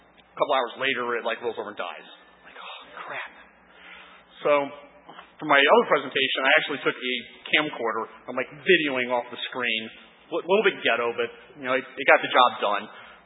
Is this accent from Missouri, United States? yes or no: no; Indianapolis, Indiana, United States; I'm from Indianapolis, in case you couldn't figure that out from, like, my flights.